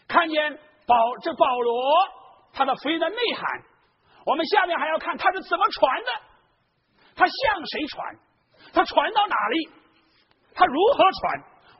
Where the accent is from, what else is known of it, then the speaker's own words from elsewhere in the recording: China; 我们在座的大部分是中国人，我们作为中国人，当然我们对中国人有负担